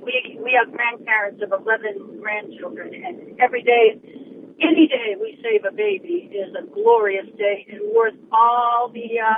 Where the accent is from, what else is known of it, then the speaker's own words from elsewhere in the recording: West Virginia, United States; my husband and I come from West Virginia